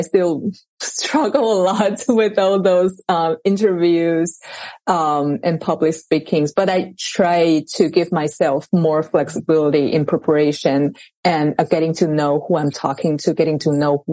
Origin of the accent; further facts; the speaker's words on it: Taiwan; now in United States; I grew up in Taiwan and I went to the United States for graduate school and the big part of my career is actually in the United States.